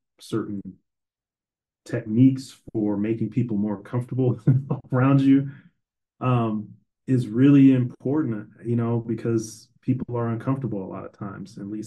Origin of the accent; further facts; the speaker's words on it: Minnesota, United States; black dude growing up in Minnesota, which is not a black area at all.